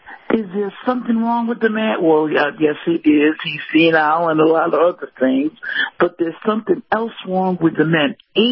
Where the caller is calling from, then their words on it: Atlanta, Georgia, United States; I'm calling from Atlanta. … from Atlanta, and believe me, I listen to y'all.